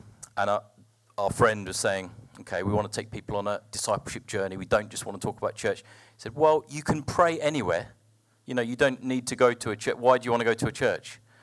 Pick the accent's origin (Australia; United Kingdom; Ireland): United Kingdom; England; And I think as English people, we're quite lazy on languages. We assume everyone's going to learn English and come to us.